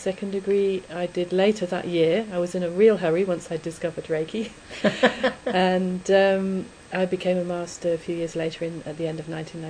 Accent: United Kingdom; as a British person, the royal lineage is very much part of who I am, in a sense.

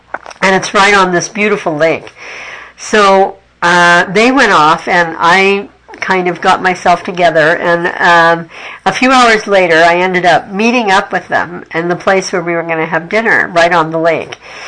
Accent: United States; But for me, as an American, this was, like, really a long walk.

